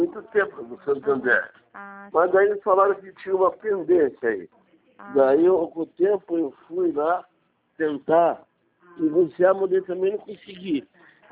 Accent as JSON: {"language": "Portuguese", "town": "Paranaguá", "region": "Paraná", "country": "Brazil", "said": "que sou de Paranaguá."}